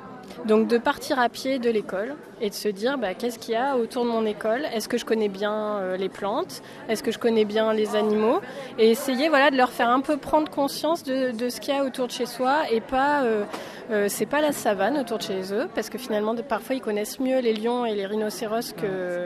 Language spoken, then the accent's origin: French; Clermont-Ferrand, Auvergne-Rhône-Alpes, France; now in Corrèze, France; ma mère est corrézienne. Mais moi, je suis née à Clermont-Ferrand. Donc j'ai vécu en ville jusqu'à 20 et quelques années.